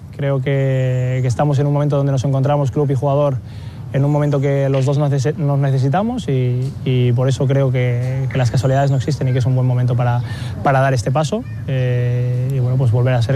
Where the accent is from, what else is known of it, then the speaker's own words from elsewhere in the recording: Sant Joan de les Abadesses, Catalonia, Spain; Yo soy de San Juan de las Abadesas, que es un pueblo en la provincia de Girona.